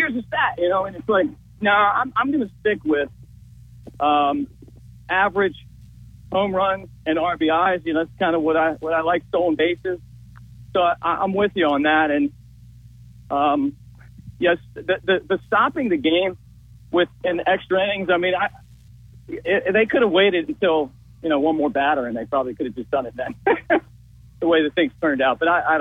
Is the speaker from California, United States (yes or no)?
no; Baltimore, Maryland, United States; Now, the baseball fan in me, I grew up in Baltimore.